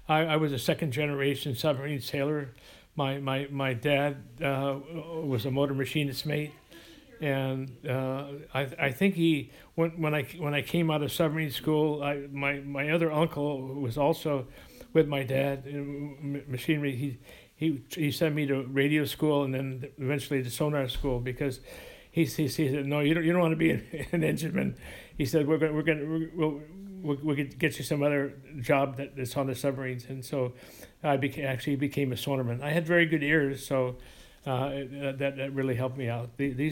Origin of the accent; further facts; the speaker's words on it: San Francisco, California, United States; Well, the actually my childhood friends that I still have today, that I grew up in San Francisco, was Norman McDonald.